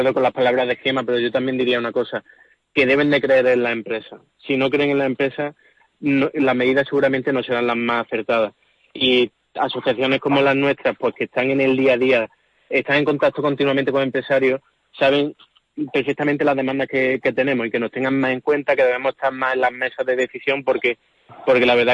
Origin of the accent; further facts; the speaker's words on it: Córdoba, Andalusia, Spain; yo soy de Córdoba, por toda Córdoba